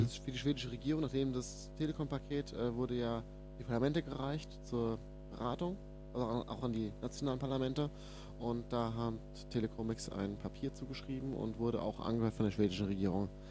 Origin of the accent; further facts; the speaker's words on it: Berlin, Germany; also born or lived in Rhine-Main area; Ich komme aus Berlin, habe vorher im Rhein-Main-Gebiet gelebt